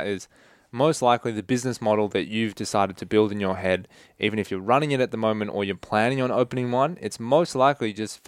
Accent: Australia; So, if you're like, oh, well, it's the American team. I'm Australian.

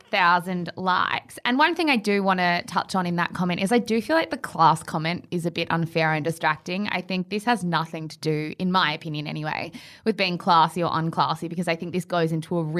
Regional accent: Australia; Yeah, I always get kind of happy when I see the Australian brands on my feed be like, hey, that was us.

